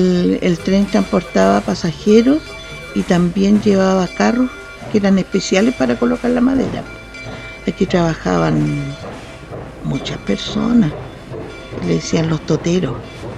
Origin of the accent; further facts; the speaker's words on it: Valdivia, Los Ríos, Chile; me eduqué en Valdivia y también estudié todo mi periodo en Valdivia.